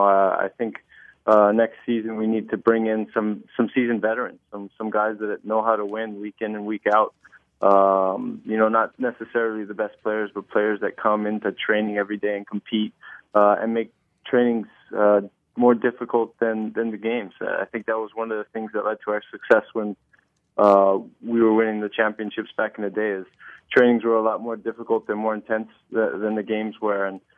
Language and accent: English; Hawaii, United States; now in Houston, United States; No, I love the city, and I grew up in Hawaii